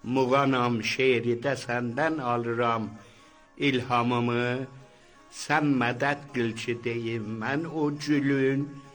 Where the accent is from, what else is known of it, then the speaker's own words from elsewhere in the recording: Iran; born there; من در ایران متولد شدم.